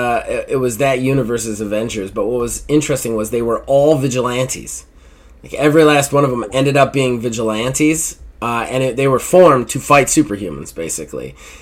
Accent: Michigan, United States; moved away; I'm from Michigan originally, so...

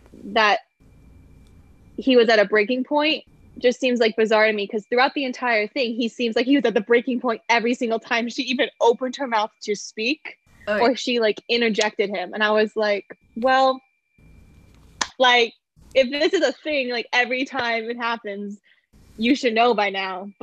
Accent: Nevada, United States; okay, Sam, we are from Nevada, who is 50th in education.

